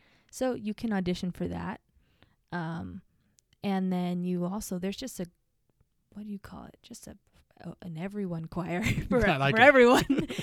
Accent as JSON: {"language": "English", "region": "Arizona", "country": "United States", "lives_now": "St. George, United States", "said": "But I'm from Arizona, like I said, and I had a good friend in high school, and she was Christian."}